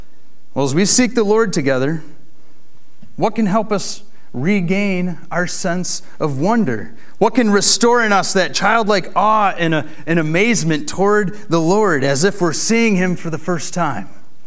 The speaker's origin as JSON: {"language": "English", "town": "Buffalo", "region": "New York", "country": "United States", "tie": "born or raised there", "said": "Well, because I grew up near Buffalo, New York, I frequently visited Niagara Falls, especially when I lived in Buffalo for college."}